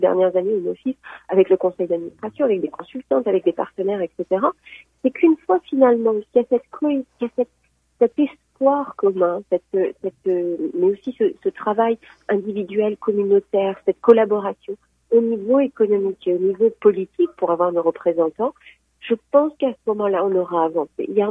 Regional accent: Algeria; je suis algérienne, francophone, enfin française, c'est un mélange, je ne sais même pas comment me définir, mais ce que je sais, c'est que j'habite ici depuis 10 ans, presque 10 ans, d'ailleurs à la fin du mois d'octobre

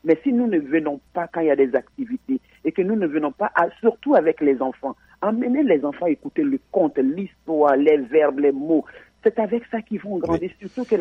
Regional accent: Côte d’Ivoire; now in Canada; Moi, je viens de la Côte d'Ivoire.

